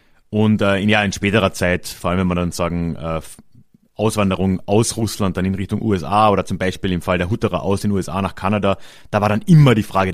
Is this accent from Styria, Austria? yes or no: no; Carinthia, Austria; unter anderem auch in Kärnten, wo ich herkomme, waren die relativ stark.